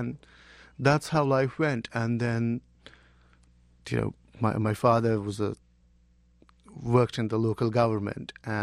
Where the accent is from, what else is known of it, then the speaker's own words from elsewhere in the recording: Jammu and Kashmir, India; born there; I was born in winter in Kashmir, in a small village in southern Kashmir, and it is indeed very beautiful